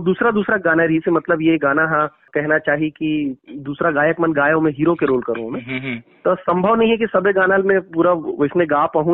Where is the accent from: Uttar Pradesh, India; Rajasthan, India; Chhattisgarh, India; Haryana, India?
Chhattisgarh, India; श्रोता मन छत्तीसगढ़िया है मैं छत्तीसगढ़िया हूँ आप छत्तीसगढ़िया हो